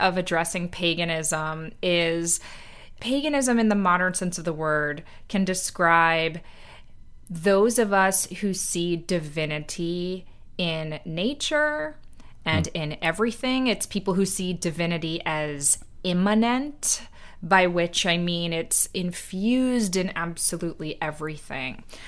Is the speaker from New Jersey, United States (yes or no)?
yes; New Jersey, United States; I grew up in Central Jersey. I was surrounded by lots of Jewish kids at school.